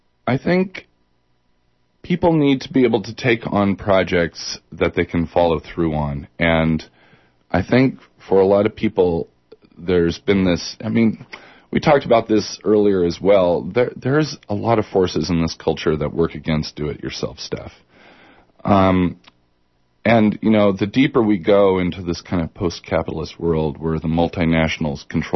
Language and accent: English; Eugene, Oregon, United States; now in Portland, United States; I'm from Eugene, and then I moved here.